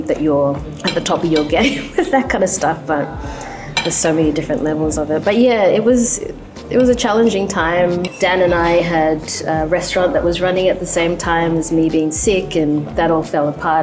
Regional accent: Papua New Guinea; Things, people of color, but also more specifically as a Papua New Guinean who was so surprised that not many people know much in this country about their closest neighbor.

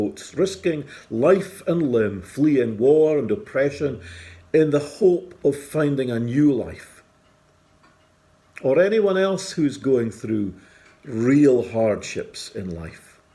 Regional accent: Dufftown, Scotland, United Kingdom; When I was in my early 20s, growing up in Dufftown and exploring some sense of calling to the ministry

